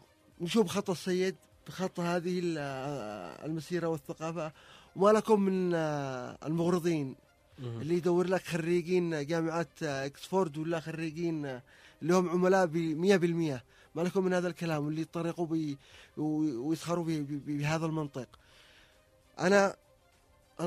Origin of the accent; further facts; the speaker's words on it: Yemen